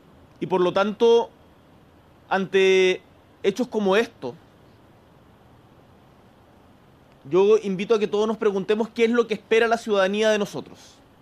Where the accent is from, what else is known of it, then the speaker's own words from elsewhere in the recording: Chile; combatir juntos como chilenos y chilenas la delincuencia